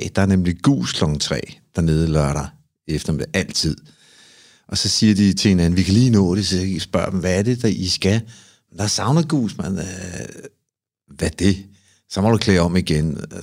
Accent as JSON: {"language": "Danish", "town": "Amager", "region": "Capital Region of Denmark", "country": "Denmark", "said": "en fyr på 53, der bruger størrelse 49 sko. Jeg er en fyr fra Amager"}